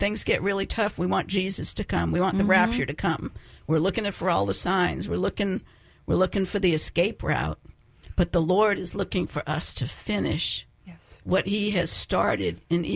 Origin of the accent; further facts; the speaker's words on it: Boston, Massachusetts, United States; I grew up in the Boston area. So, you know, the Boston Marathon.